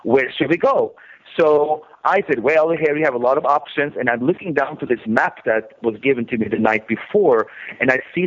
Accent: Norway; I was born and raised in Norway, and we have very, very cold winters.

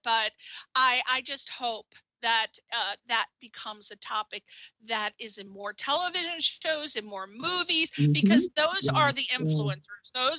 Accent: Connecticut, United States; not to bash New York because I'm from Connecticut. I spent a lot of time in New York. I love New York.

